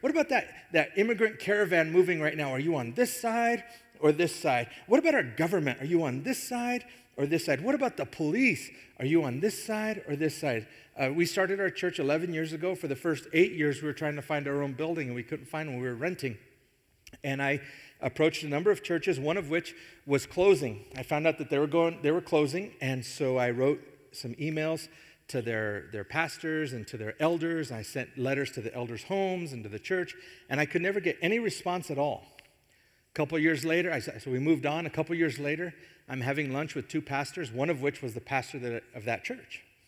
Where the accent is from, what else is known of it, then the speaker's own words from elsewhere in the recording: Fort Lupton, Colorado, United States; So I was raised here in Fort Lupton, town of about 5,000 people. There was a lot of racial tension when I was growing up.